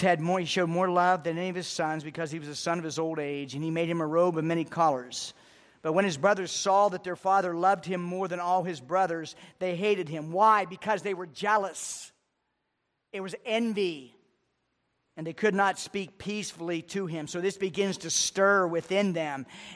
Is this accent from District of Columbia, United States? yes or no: no; Rhode Island, United States; you know, I'm from Rhode Island, and I live in New England.